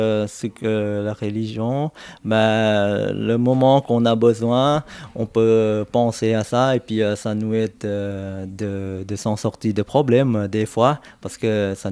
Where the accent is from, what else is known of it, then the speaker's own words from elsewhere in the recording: Bangkok, Thailand; now in Switzerland; Je viens de Bangkok. J'habite en Suisse depuis 1999.